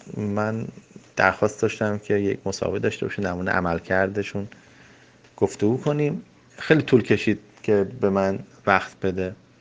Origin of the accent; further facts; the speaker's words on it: Iran; هم ما ایرانی هستیم مهمون نواز